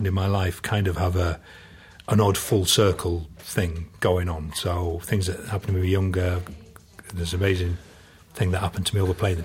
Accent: Barnsley, Yorkshire and the Humber, United Kingdom; I'm from Barnsley. And before you ask, I ain't got a ferret down my trousers. I don't walk a whippet.

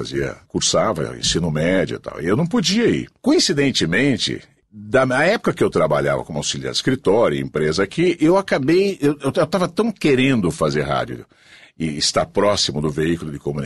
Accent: São Paulo, Brazil; born there; Eu nasci em São Paulo.

